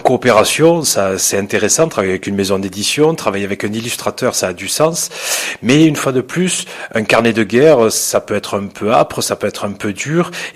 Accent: Béziers, Occitanie, France; Alors, je suis natif de Béziers

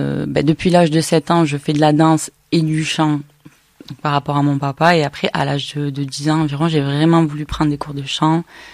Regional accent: Narbonne, Occitanie, France; je suis artiste, auteur, compositrice, interprète et je suis originaire de Narbonne. Actuellement, je suis beaucoup entre Narbonne et Montpellier.

